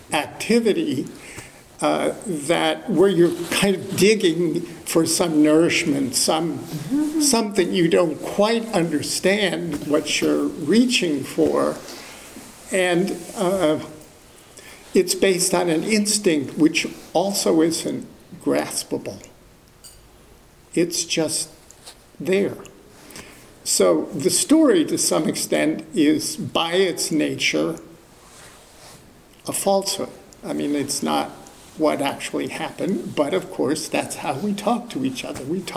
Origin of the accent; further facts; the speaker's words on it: New Jersey, United States; also born or lived in Chicago; now in California, United States; I was born in Chicago and raised in New Jersey, but I didn't come here until I went to graduate school.